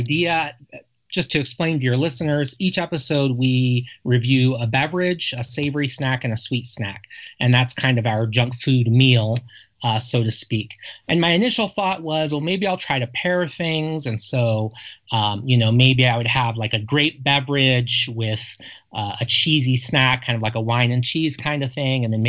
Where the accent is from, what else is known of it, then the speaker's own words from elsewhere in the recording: United States; now in Calgary, Canada; I grew up in the United States, actually, but I've been in Calgary just a little over 20 years now, and I'm a dual citizen. So, yeah, I do I've been in Canada now longer than I was in the U.S. when I left.